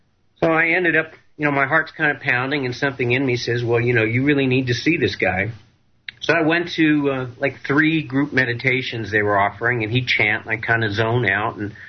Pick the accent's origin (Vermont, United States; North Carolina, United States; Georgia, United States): Vermont, United States; Burlington; growing up in Burlington, Vermont, it's not like I had much of an opportunity to see these kinds of guys